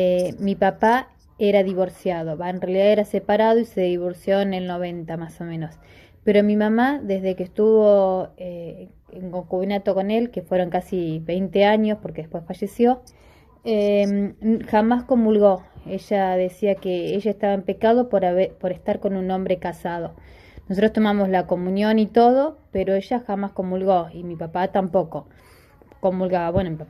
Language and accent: Spanish; Bahía Blanca, Buenos Aires Province, Argentina; de Bahía Blanca, que hablé recién.